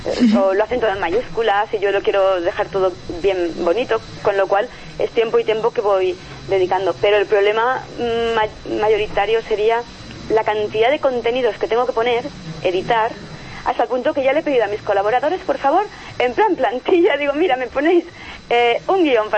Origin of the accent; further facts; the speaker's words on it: Valencia, Valencian Community, Spain; Y yo soy de Valencia.